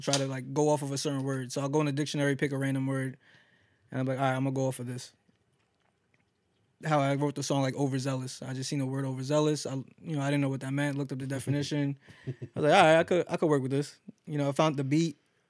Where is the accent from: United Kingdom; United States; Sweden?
United States; Yonkers, New York; I was born in Yonkers. I was on Riverdale for a long time. And then I migrated.